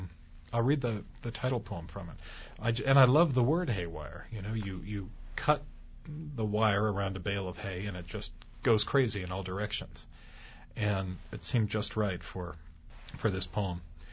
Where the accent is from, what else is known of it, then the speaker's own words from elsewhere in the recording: California, United States; also born or lived in St. Louis, Missouri; I'm from St. Louis. Grew up in California, went back to St. Louis as a graduate student, and still have some friends there and family.